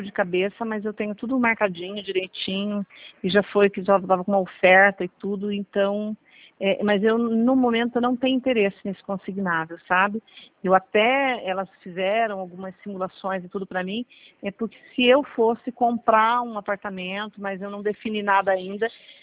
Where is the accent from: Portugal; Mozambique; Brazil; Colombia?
Brazil; Curitiba, Paraná; eu sou aqui de Curitiba